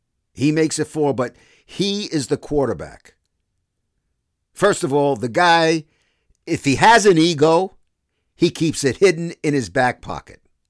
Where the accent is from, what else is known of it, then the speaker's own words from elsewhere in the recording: Brooklyn, New York, United States; Albeit from Queens, I'm from Brooklyn, as you guys certainly know by now.